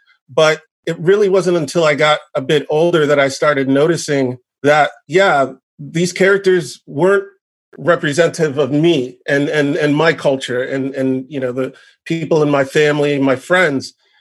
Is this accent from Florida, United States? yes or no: yes; Miami, Florida, United States; also born or lived in Jamaica / New York; I'd already moved to the U.S. at that time. I was born in Jamaica in 1973. I moved to the U.S. in 77. And we lived in New York for about 1 year. Then we moved to Miami. I lived in Miami for 27 years. And that's mostly where I grew up, was in Miami.